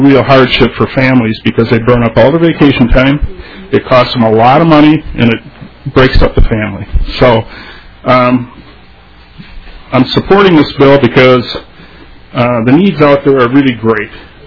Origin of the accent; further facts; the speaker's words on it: St. Paul, Minnesota, United States; I'm from St. Paul.